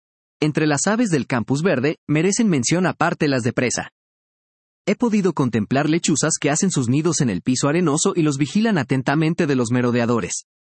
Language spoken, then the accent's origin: Spanish; Lima, Peru; Como limeño, de nacimiento y crecimiento, nunca había visto en vivo y en directo tales grandes y hermosos saurios